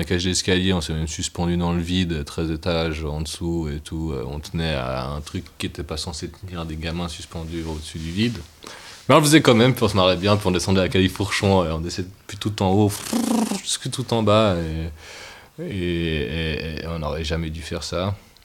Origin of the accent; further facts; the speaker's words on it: Gland, Vaud, Switzerland; J'ai habité à la Cité Ouest quand j'étais gamin, à Gland, dans les tours.